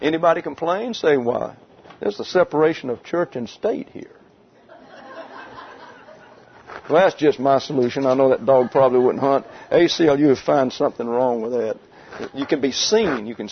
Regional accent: Troy, Alabama, United States; Had a square in my hometown over in Troy, Alabama.

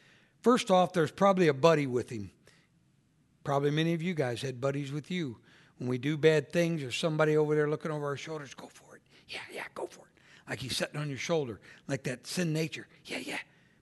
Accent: Malden, Missouri, United States; born there; I was born in Malden, man, but I couldn't wait to get out of there.

